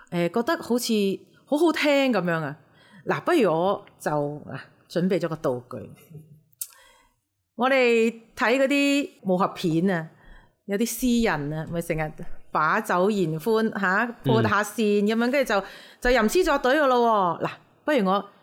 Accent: South China, China; 同埋我哋因為南方人啦，係咪？我哋廣東話就保留咗中古時期嘅嗰啲聲調嘛

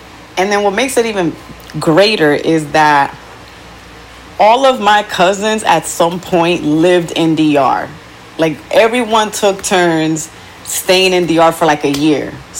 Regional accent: Newark, New Jersey, United States; accent: New York; Maybe my English accent isn't exactly a Dominican one, because, you know, I'm from Newark. I feel like we have a very New Yorkian accent. Whoever grows up in Newark, we all kind of sound the same

